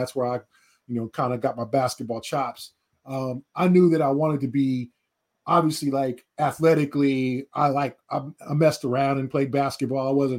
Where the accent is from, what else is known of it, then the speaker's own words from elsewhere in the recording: Los Angeles, California, United States; Yeah, I'm born and raised in Los Angeles. I grew up a Lakers fan. Yeah, I grew up like 5 minutes from the Forum.